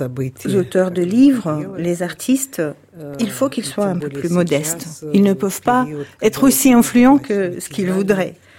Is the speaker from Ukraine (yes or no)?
yes; Ukraine; On me traite de quelqu'un qui poursuit les idées de Bandera parce que je viens d'Ukraine.